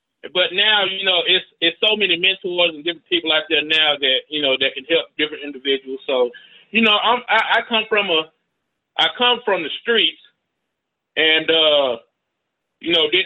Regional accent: Rome, Georgia, United States; Well, I'm from Rome, Georgia, man. The home of the Seven Hills.

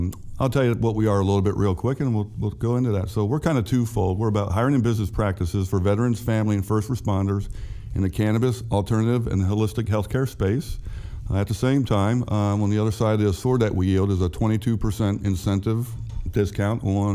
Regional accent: Baltimore, Maryland, United States; Yeah, I grew up in Baltimore, Baltimore City, Fellows Point area.

